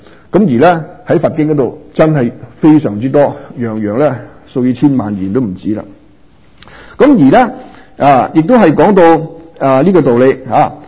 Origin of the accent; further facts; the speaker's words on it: Guangdong, China; 我们广东人，什么叫查博士啊？